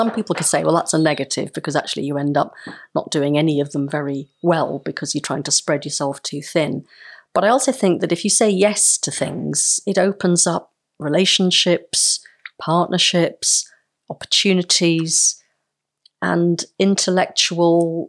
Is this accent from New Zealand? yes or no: no; Newcastle, North East England, United Kingdom; I absolutely love London, despite working in Manchester, because I come from Newcastle originally.